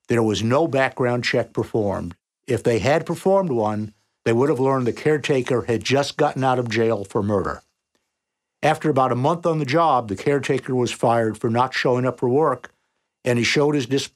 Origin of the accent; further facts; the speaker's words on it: Connecticut, United States; He was from Connecticut. I was from Connecticut.